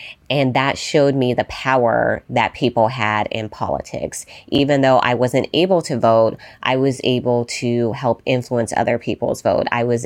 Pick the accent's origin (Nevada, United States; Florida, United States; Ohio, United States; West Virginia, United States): Nevada, United States; Las Vegas; And growing up in Las Vegas, Nevada, even at the time, there were not a lot of women of color who were elected officials.